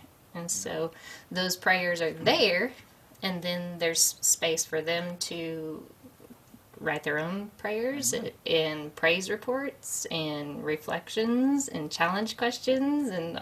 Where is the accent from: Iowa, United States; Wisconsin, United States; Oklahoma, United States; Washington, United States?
Oklahoma, United States; Fairfax; My library in my hometown, Fairfax, Oklahoma, ordered it.